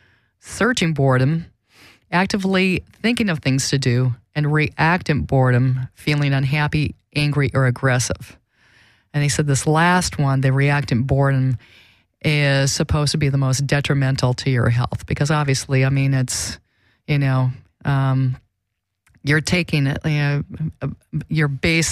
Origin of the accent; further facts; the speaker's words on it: Midwest, United States; I mean, I'm from the Midwest and I definitely wanted to get out of there as soon as possible.